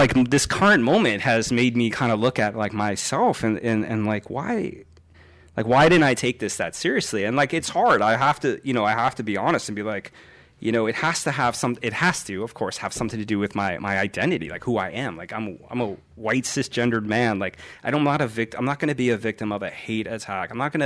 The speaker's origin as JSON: {"language": "English", "region": "New York", "country": "United States", "tie": "born or raised there", "said": "They exist where I grew up in New York."}